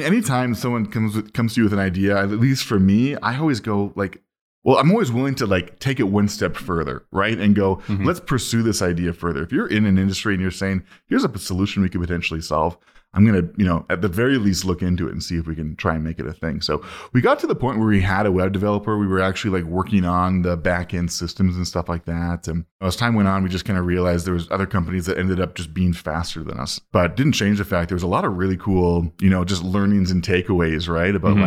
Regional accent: Calgary, Alberta, Canada; We're recording in Calgary now. I am in Calgary. I've lived in Calgary my whole life. I have not lived anywhere else besides Calgary. This has been like my hometown. My family is from Edmonton and Saskatchewan

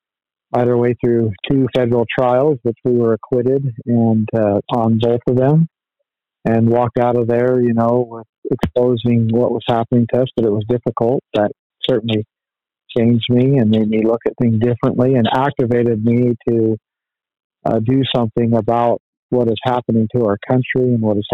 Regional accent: Nevada, United States; I grew up in Nevada, and if you were to say that Nevada would have, went from ultra conservative, rugged individualism to liberalism

